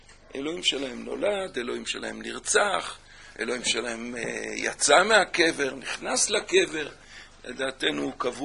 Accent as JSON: {"language": "Hebrew", "town": "Kfar Pines", "region": "Haifa District", "country": "Israel", "tie": "born there", "said": "זאת כפר פינס גם. לא אקפח את כפר פינס. שם נולדתי."}